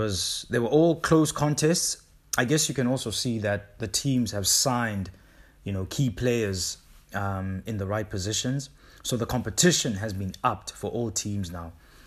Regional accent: South Africa; And, you know, as a South African, you become so proud when you watch you know, South African players just dominate a league.

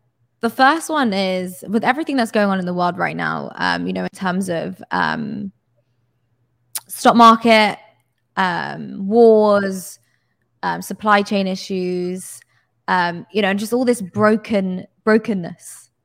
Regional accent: United Kingdom; It's actually insane because obviously I'm British and, you know, in the UK, doing payments from one person to another is super easy.

